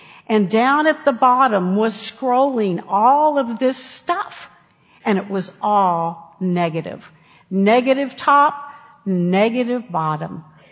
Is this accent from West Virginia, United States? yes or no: yes; West Virginia, United States; In the hills of West Virginia, my home state